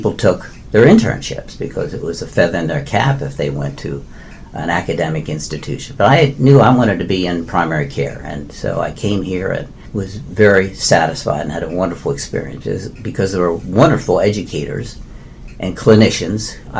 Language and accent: English; Lancaster, Pennsylvania, United States; I was born and raised in Lancaster, as was my wife.